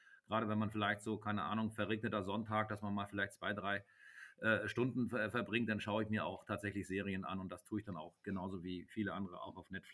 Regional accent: Hamburg, Germany; Ich bin 1966 in Hamburg geboren, ich bin dementsprechend 55 Jahre alt

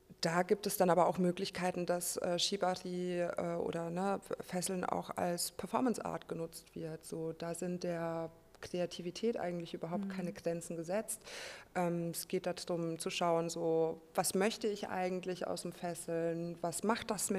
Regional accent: Saxony, Germany; Ich komme aus der Nähe von Dresden, bin aber viel in Berlin und in Leipzig unterwegs

